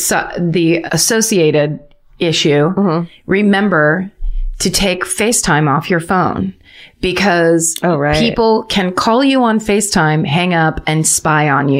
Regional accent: Utah, United States; We're from Utah and we do all that outdoorsy shit.

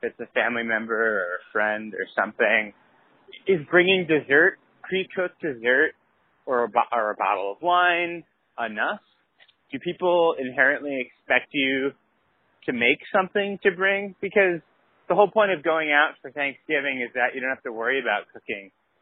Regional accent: Queens, New York, United States; I'm from Ridgewood, Queens.

